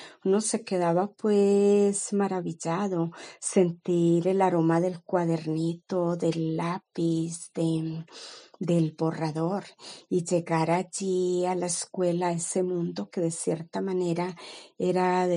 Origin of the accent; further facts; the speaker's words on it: Urrao, Antioquia, Colombia; born there; Nací en Urrao, Antioquia. Este municipio es llamado el paraíso escondido por el río Penderisco que le circunda.